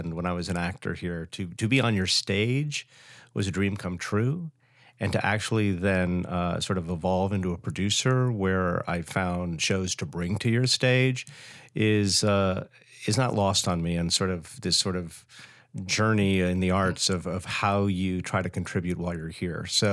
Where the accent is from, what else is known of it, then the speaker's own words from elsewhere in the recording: Hawaii, United States; I grew up in Hawaii, where my intro to Broadway was records.